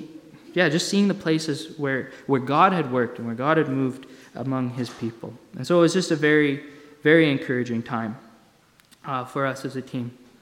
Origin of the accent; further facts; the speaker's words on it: Canada; I mean, we're Canadian